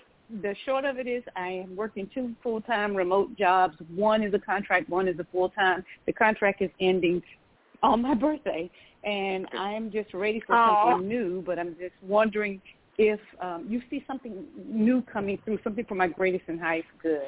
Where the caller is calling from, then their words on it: Georgia, United States; I'm calling from Georgia.